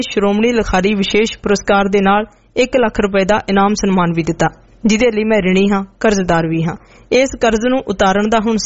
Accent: Karnataka, India; first language Kannada; Punjabi is a second language; ਮੂਲ ਰੂਪ ਵਿਚ ਮੈਂ ਕਰਨਾਟਕ ਦਾ ਰਹਿਣ ਵਾਲਾ ਹਾਂ। ਮੈਂ ਪੰਜਾਬੀ ਭਾਸ਼ਾ ਸਿੱਖ ਕੇ ਪੰਜਾਬੀ ਚ 12 ਕਿਤਾਬਾਂ ਲਿਖ ਚੁੱਕਿਆ ਹਾਂ।

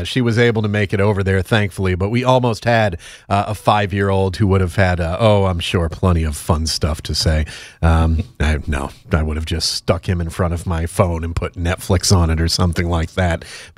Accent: Northeast, United States; And I'm from the Northeast. I'm usually pretty good at driving in bad weather

